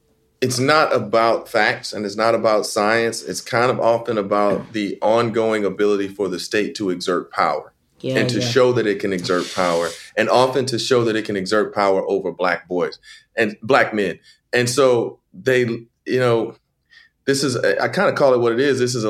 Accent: St. Louis, Missouri, United States; She lived not far from my hometown of St. Louis.

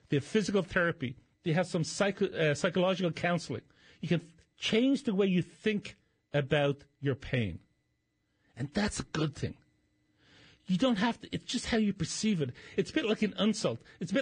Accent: Ireland; I was born and raised in Ireland.

